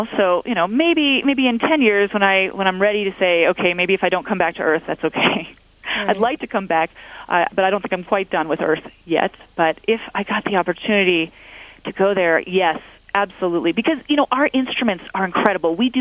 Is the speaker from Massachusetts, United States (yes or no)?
yes; Boston, Massachusetts, United States; I'm from the Boston area.